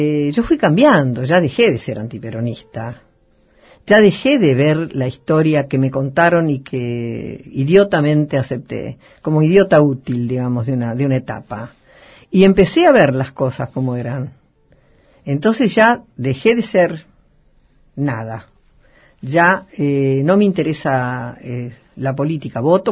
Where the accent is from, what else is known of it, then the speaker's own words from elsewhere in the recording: Argentina; yo soy una mujer argentina, una mujer común.